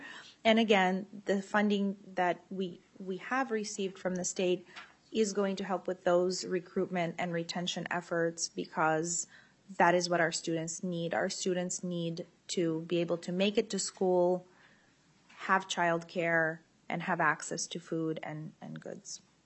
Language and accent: English; Los Angeles, California, United States; I grew up in Los Angeles.